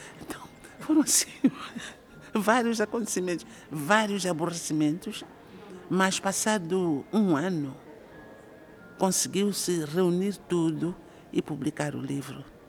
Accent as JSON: {"language": "Portuguese", "region": "Gaza", "country": "Mozambique", "tie": "born there", "said": "sobretudo na região onde eu nasci, em Gaza"}